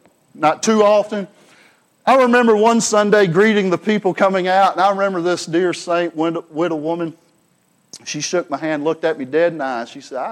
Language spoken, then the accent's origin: English; Alabama, United States; I'm from Alabama. And we get this, Brother Tom.